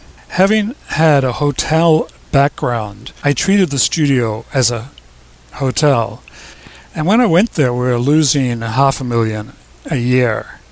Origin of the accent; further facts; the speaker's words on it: New Zealand; also born or lived in Australia; now in United States; Yes, I'm from New Zealand originally and lived in Australia and then ended up in the US in 78.